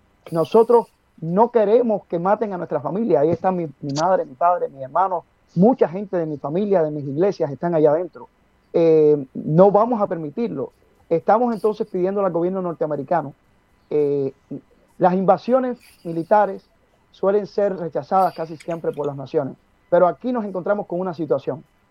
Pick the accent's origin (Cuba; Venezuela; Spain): Cuba; now in United States; Y yo como cubano residente en los Estados Unidos, refugiado en este país